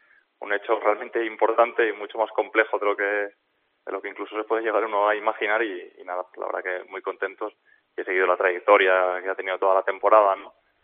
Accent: Aragon, Spain; como aragonés no puedo pitar a ningún equipo aragonés

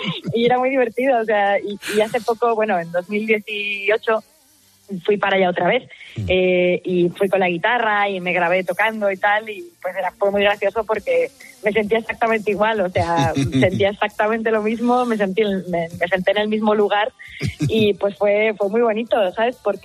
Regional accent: Las Rozas, Community of Madrid, Spain; born or raised there

